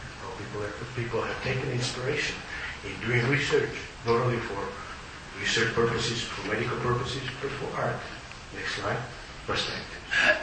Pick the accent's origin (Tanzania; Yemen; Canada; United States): Tanzania; moved away; also born or lived in Kenya; I was born and raised in Tanzania, East Africa.